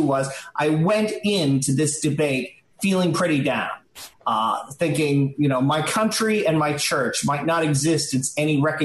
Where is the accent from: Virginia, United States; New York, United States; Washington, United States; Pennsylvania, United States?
New York, United States; Queens; We're both from Queens. Don and I, the president and I are both from Queens.